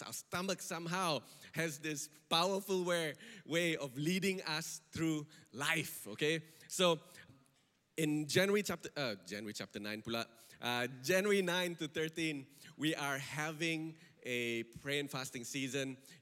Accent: Kuching, Sarawak, Malaysia; I'm from Kuching, but I haven't spent time in Kuching for extended periods for maybe 12 years or so. That's when I left. My family moved to Miri, so every time I go back to Sarawak, I'm going to Miri.

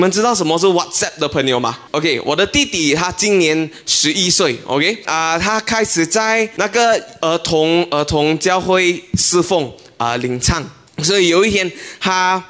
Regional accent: Penang, Malaysia; 这个是我的家人，我们是来自槟城

